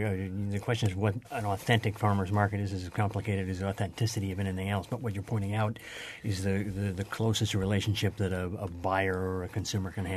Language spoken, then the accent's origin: English; Milwaukee, Wisconsin, United States; I remember very clearly growing up in Milwaukee, my mother taking me to the covered farmer's market off Farwell Avenue back in the late 50s, early 60s